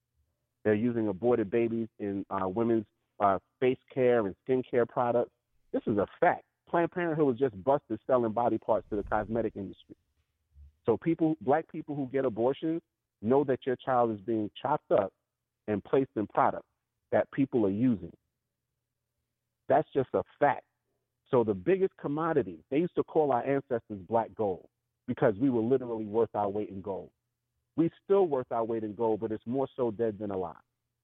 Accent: Brooklyn, New York, United States; And I can tell you that because I grew up in Brooklyn, right where the Jews and the West Indians or Caribbean people live

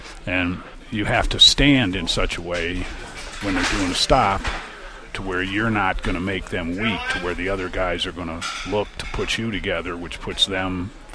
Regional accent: Chicago, Illinois, United States; I was born in the South Loop, which is the loop is downtown. It's okay. Kind of no man's land. And you're not really from the south side or north side if you're from there. And then we moved within the city to Damon and Jarvis, which is on the north side in the city.

